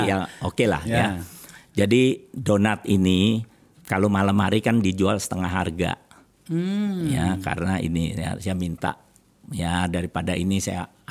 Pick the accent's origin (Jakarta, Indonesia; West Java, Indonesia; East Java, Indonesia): Jakarta, Indonesia; born there; saya lahir di Jakarta.